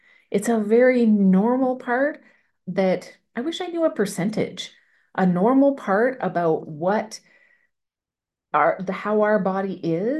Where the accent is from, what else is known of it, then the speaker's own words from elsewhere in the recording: Canada; So I can't believe I just said y'all. Remember, I'm from Canada.